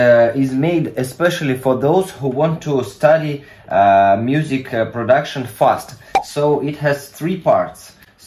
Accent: Russia; English is a second language; I'm from Russia, sorry for my bad English.

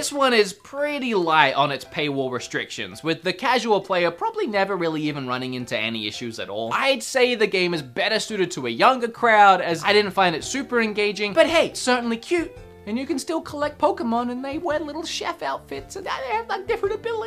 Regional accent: Australia; I don't get you people. And I'm from Australia.

